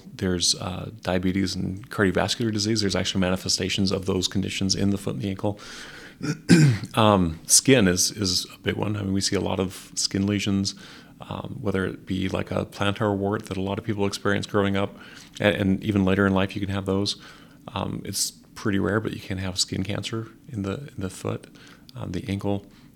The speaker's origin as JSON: {"language": "English", "region": "Idaho", "country": "United States", "tie": "born or raised there", "moved": "as an adult", "said": "I grew up in Idaho originally, but I've been in Iowa now since 2015."}